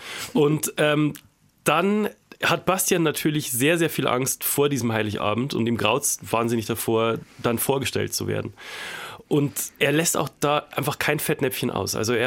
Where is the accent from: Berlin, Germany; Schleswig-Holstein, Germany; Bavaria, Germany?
Bavaria, Germany; Schwandorf; in Schwandorf, wo ich aufgewachsen bin